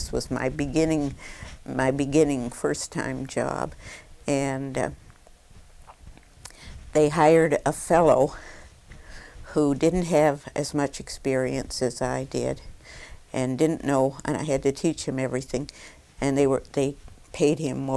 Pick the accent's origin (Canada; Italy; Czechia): Canada; I'm not an American, I'm Canadian